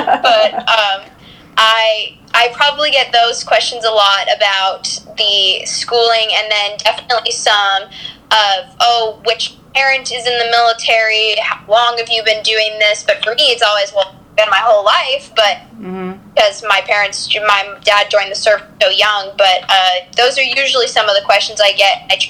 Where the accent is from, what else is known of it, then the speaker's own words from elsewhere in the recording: San Diego, California, United States; born there; also born or lived in Charlottesville / Japan; now in Northern Virginia, United States; I usually just say I was born in San Diego and then I lived in Charlottesville and moved to Japan, and now I live in Northern Virginia.